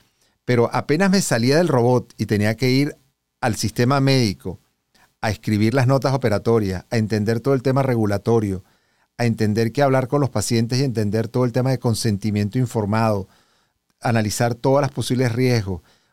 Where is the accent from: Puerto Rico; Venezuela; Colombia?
Venezuela; moved away as an adult; now in United States; eso me pasó también cuando salí de Venezuela para Estados Unidos